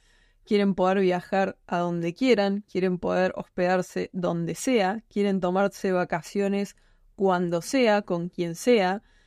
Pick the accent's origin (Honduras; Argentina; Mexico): Argentina; si nos vamos a vivir al sur de Argentina, en nuestro caso, en mi país